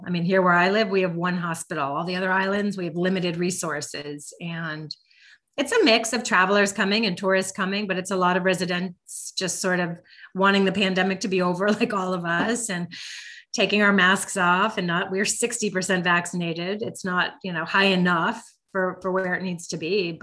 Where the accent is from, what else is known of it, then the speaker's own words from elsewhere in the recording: East Coast, United States; I grew up on the East Coast. We went to school in September, but out here they go in August.